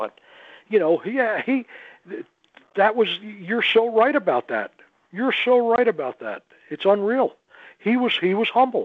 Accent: Colonia, New Jersey, United States; That when I grew up in Colonia, New Jersey, you know, the little town

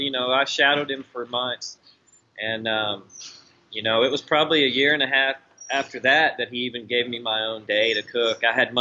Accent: Odessa, Texas, United States; now in Austin, United States; I grew up in Odessa, in West Texas. And a group of us, we graduated high school in '87. A group of us all came to Austin, just getting out of Odessa.

